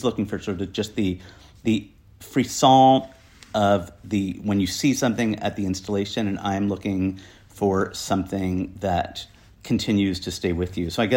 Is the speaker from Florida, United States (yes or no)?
no; New Jersey, United States; now in United Kingdom; I definitely identify as English, even though I was brought up in a crappy farm town in New Jersey.